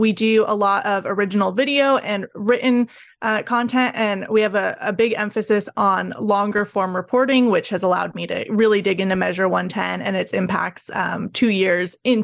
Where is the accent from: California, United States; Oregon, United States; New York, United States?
Oregon, United States; now in Washington, United States; I'm living in Washington State now, but I grew up born and raised in Oregon, actually from the country outside of the city.